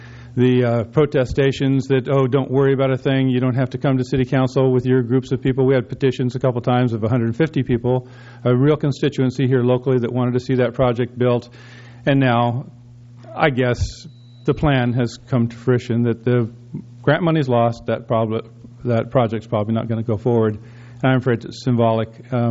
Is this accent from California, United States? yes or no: yes; Morro Bay, California, United States; from Morro Bay.